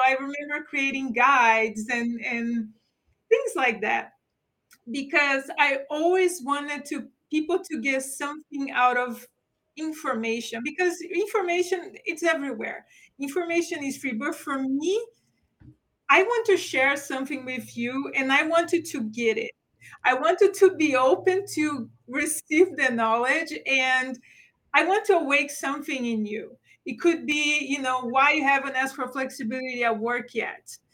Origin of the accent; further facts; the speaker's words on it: Brazil; my first job was in a newspaper, a local newspaper in my hometown in Brazil.